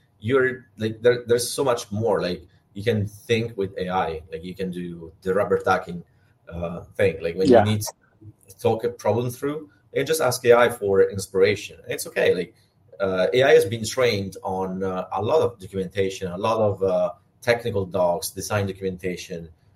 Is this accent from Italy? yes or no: yes; Italy; You know, we're Italians. I'm Italian. I was born in Italy.